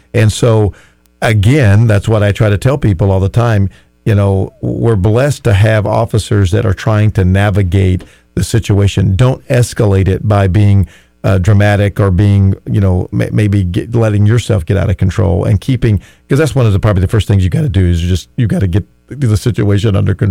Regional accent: the South, United States; And it wasn't easy, but I grew up in the South

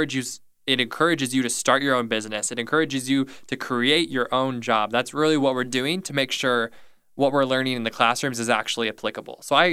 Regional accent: Rushville, United States; I'm originally from Rushville

